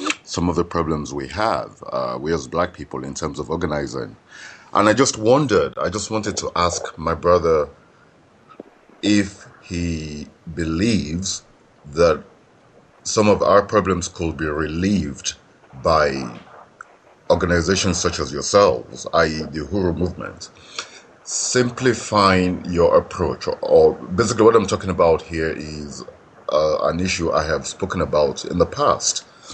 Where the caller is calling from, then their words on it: United Kingdom; I'm calling from the United Kingdom